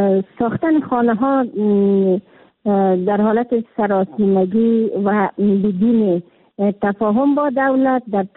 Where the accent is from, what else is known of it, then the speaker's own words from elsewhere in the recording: Kabul, Afghanistan; ساحتی که ما داشتیم در شهر کابل که خود من یک کابلی هستم فوق‌العاده مکفی بود